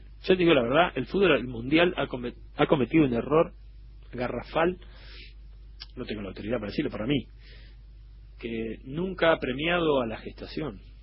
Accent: Belgrano, Argentina; born there; Coco está en Belgrano, mi pueblo, claro, de nacimiento.

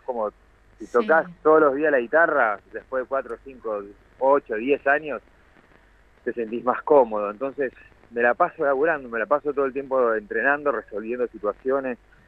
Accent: Carmen de Patagones, Buenos Aires Province, Argentina; yo soy más de Carmen de Patagones.

